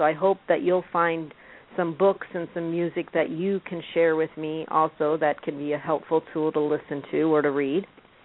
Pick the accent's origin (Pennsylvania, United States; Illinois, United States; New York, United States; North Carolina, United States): Illinois, United States; And, you know, growing up in Illinois, you know, and coming out here